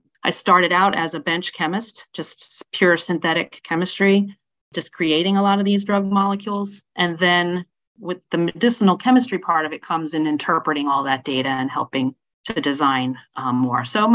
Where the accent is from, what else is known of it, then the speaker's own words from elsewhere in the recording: Pennsylvania, United States; I grew up in Pennsylvania, Northeast Pennsylvania, up in the Poconos. So small town girl, loved to ski, brought up in the ski zone, grew up in Catholic school.